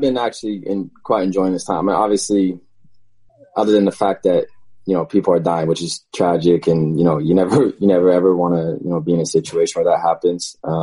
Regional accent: Seattle, Washington, United States; especially growing up in Seattle as well, it wasn't when you wore clothing, it was you're wearing it to be warm and to be comfortable.

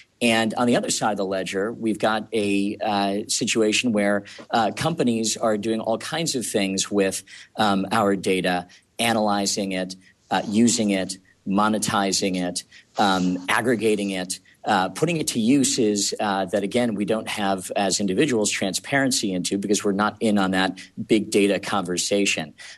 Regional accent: Chicago, Illinois, United States; And Evan, I'm actually from the Chicago area myself

